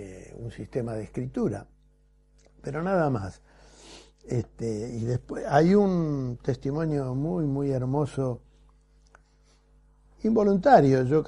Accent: Argentina; la historia nuestra de los argentinos, de los que nacimos aquí, o en Perú, o en Guatemala

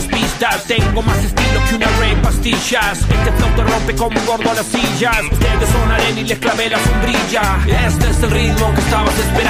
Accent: Argentina; lo que hemos vivido como argentinos y argentinas esta semana

